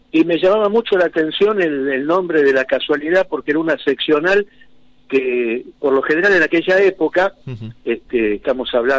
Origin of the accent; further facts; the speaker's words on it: Argentina; somos argentinos